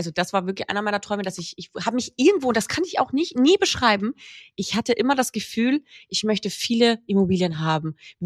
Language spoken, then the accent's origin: German; Carinthia, Austria; now in Köln, Germany; mit einer österreichischen Firma, auch aus meiner Heimatstadt, fast unmittelbar daneben, Griffen